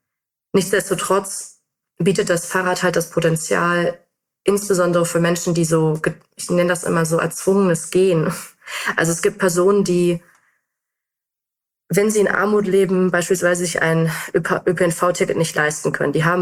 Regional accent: North Rhine-Westphalia, Germany; Also ich bin in NRW aufgewachsen

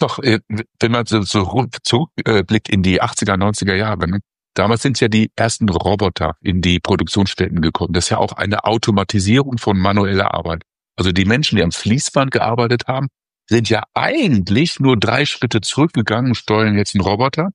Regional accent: North Rhine-Westphalia, Germany; ich komme aus dem Ruhrgebiet

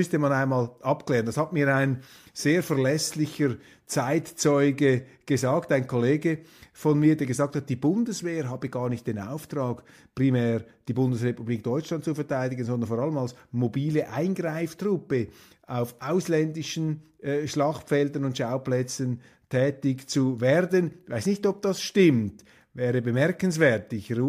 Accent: Switzerland; Das kann ich als Schweizer natürlich nur von außen beurteilen.

